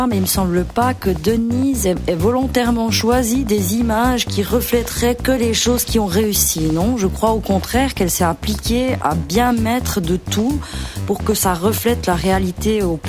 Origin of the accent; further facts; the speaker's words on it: Jura, Switzerland; now in Valais, Switzerland; Je viens du Jura, j'habite en Valais